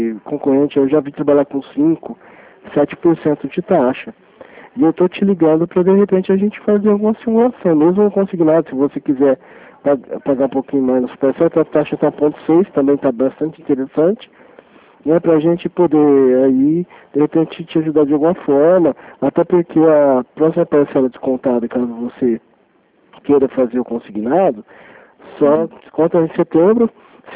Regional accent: Franca, São Paulo, Brazil; Eu já estou acostumado a atender o pessoal daqui da prefeitura, eu sou de Franca, tá?

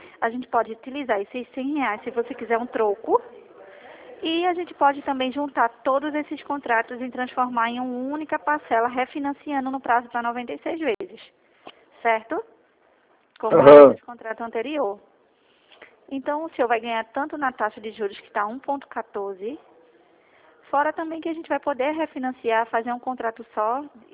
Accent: Pernambuco, Brazil; Eu sou de Pernambuco, só que a gente tem o Brasil todo, tá?

